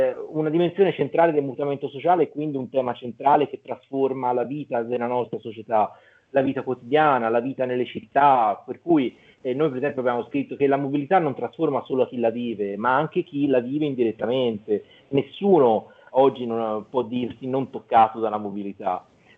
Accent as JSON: {"language": "Italian", "town": "Florence", "region": "Tuscany", "country": "Italy", "said": "Io insomma sono fiorentino, lavoro a Genova, ma sono fiorentino"}